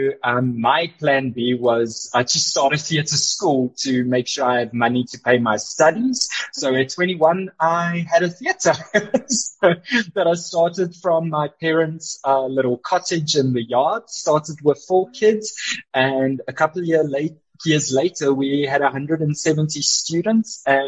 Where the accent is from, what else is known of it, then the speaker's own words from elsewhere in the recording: Boksburg, Gauteng, South Africa; also born or lived in Cape Town / Johannesburg / Georgia, United States; I was in Georgia for a while in the US. And now I'm back at my roots. So at the core of me, just a very humble, regular guy from a small town named Boksburg. And I used to stay in Clearwater Estate in Boksburg.